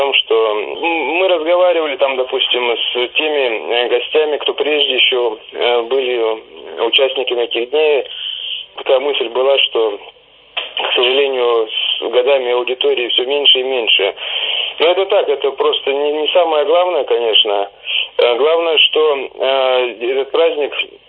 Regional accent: Siberia, Russia; потому что мы сибиряки, к сожалению, такие, ну, о себе, в частности, говорю, не очень-то подвижные

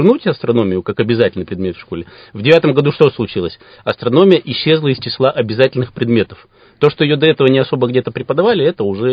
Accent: Irkutsk, Irkutsk Oblast, Russia; born there; Да, я родился в Иркутске.

